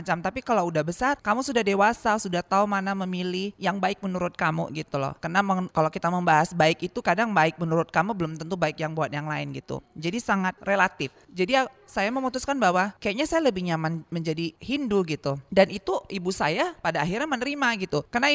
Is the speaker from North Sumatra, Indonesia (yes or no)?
yes; Medan, North Sumatra, Indonesia; saya lahir dari keluarga muslim. Dan juga keluarga muslim saya kan juga dari kecil memang saya lahir di Medan.